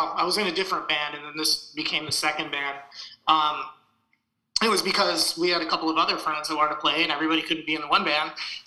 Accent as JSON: {"language": "English", "region": "Michigan", "country": "United States", "said": "I'll just give the backstory on how we're both from West Michigan"}